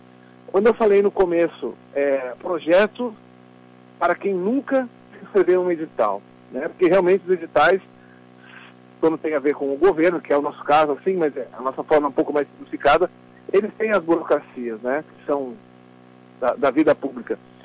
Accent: Rio Grande do Sul, Brazil; O que nos une como Rio Grande do Sul, como gaúchos, é a nossa cultura. São os costumes, o sotaque, a forma de vestir

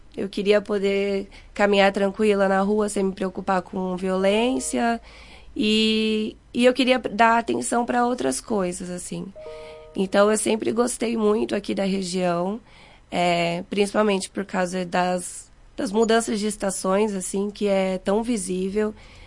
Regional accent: Cuiabá, Mato Grosso, Brazil; moved away as an adult; Eu sou de Cuiabá. Eu vim porque eu queria mudar de vida. Eu queria realmente morar num lugar mais tranquilo

